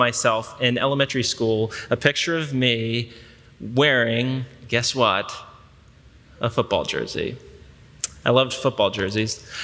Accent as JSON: {"language": "English", "town": "Cincinnati", "region": "Ohio", "country": "United States", "tie": "born or raised there", "said": "To say, in fact, if, in my hometown of Cincinnati, that jersey, that team was a laughingstock."}